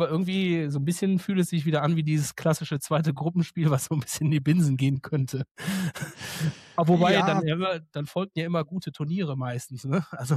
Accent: Cologne, North Rhine-Westphalia, Germany; ich natürlich als Kölner

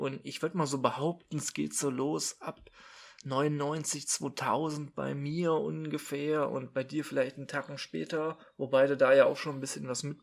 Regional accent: Germany; wir sind ein deutscher Podcast, wir sind beide Deutsche

